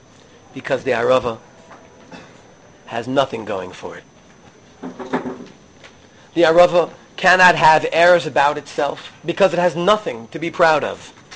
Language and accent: English; Brooklyn, New York, United States; I grew up in Brooklyn, a little distance from the Lubavitcher Rebbe.